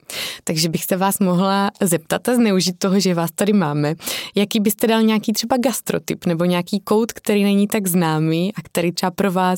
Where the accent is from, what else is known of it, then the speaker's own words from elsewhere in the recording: Brno, South Moravian Region, Czechia; tak ja som z Brna, takže to mne taky ako potešilo u srdíčka toho.